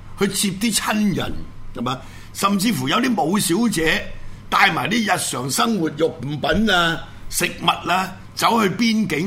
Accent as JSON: {"language": "Cantonese", "country": "Hong Kong", "tie": "born there", "said": "我香港出世"}